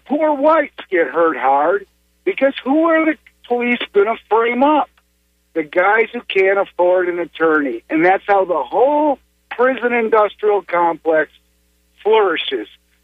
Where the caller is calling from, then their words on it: Plant City, Florida, United States; from Plant City.